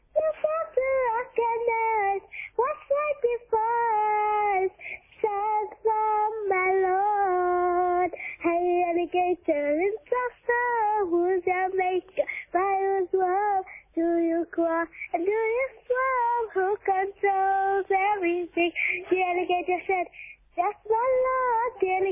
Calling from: Malaysia; From Malaysia.

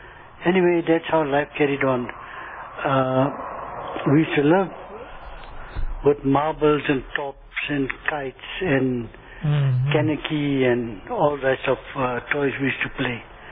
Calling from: Lenasia, Gauteng, South Africa; I'm speaking from Extension 3, Lanesia.

